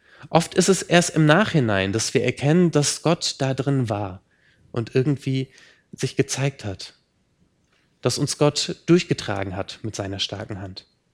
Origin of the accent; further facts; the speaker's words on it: Hanover, Lower Saxony, Germany; born there; now in Rheinhessen, Germany; Also ich bin in Hannover geboren und bin ein bisschen stolz drauf, möglichst wenig Akzent zu haben. Jetzt in Rheinhessen verwässert das so ein bisschen.